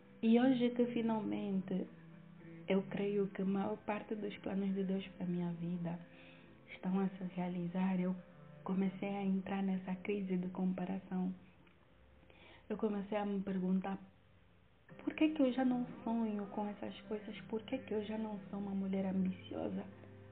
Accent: Angola; que eu queria me formar no exterior do país, porque eu sou angolana.

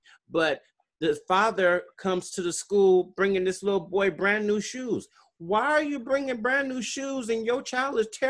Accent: Oakland, California, United States; So I went to school in Oakland because I grew up in Oakland.

